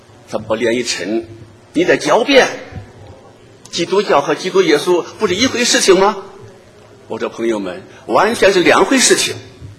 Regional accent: Lushan, Jiangxi, China; 因为我到我的家乡，你看那个庐山地方呢，我就传着福音

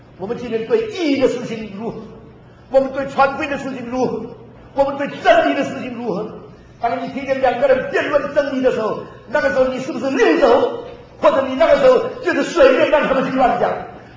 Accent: Xiamen, Fujian, China; moved away; 我2年前离开厦门50年，我是厦门生的，所以厦门是我的家乡。

